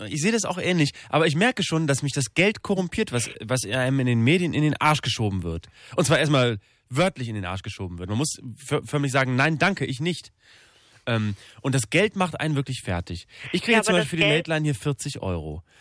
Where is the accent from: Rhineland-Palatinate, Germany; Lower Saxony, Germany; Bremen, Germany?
Bremen, Germany; Wir kommen aus derselben Ecke eigentlich. Du kommst aus Hamburg, ich komme aus Bremen.